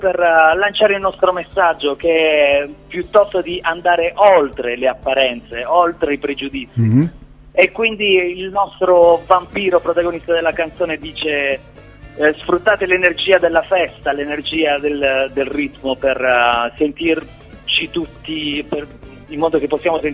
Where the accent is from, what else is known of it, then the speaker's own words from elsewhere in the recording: Terlizzi, Apulia, Italy; la nostra band è nata 15 anni fa in un paese che si chiama Terlizzi, in provincia di Bari, quindi siamo pugliesi.